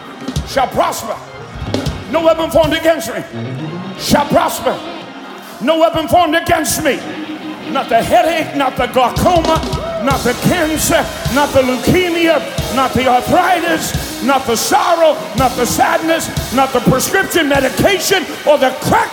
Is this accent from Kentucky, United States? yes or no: yes; Kentucky, United States; Okay, I'm from Eastern Kentucky.